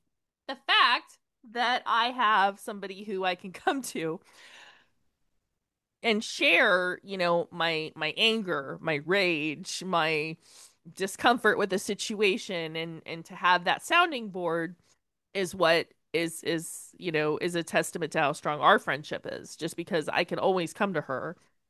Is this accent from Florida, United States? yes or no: yes; Florida, United States; like I'm from Florida, you're from New Jersey originally.